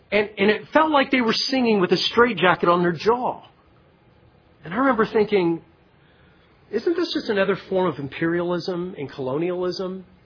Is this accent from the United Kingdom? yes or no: yes; England, United Kingdom; And as far as us being English and most of us white and coming from that background and Anglo, it is. It's our culture. It's our heritage. It's part of who we are.